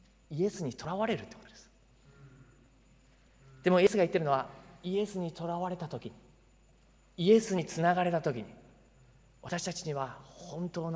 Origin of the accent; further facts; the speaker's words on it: Sendai, Miyagi, Japan; now in Tokyo, Japan; 私の田舎は宮城県の仙台なんです。田舎から出てきた、東京に出てきた人はこういう感覚を持ってると思うんですけど